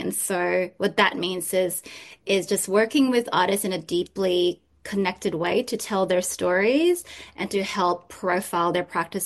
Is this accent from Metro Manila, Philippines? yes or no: yes; Quezon City, Metro Manila, Philippines; first language Tagalog; English is a second language; also born or lived in Brisbane, Australia / Gold Coast, Australia; I actually was fluent in Tagalog when I was growing up in Quezon City, and I gradually lost it when I lived in Brisbane and the Gold Coast.